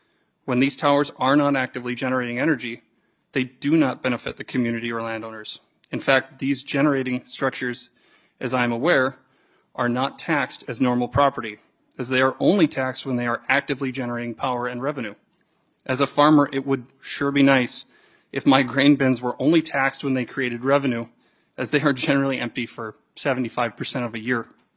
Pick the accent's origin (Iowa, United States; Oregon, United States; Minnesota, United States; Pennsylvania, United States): Minnesota, United States; Kennedy; also born or lived in Fargo; I am a farmer from Kennedy, Minnesota. After living in the small city of Fargo for nearly 10 years, I am now blessed with the ability to live and work in the quiet, peaceful farmland of the Red River Valley.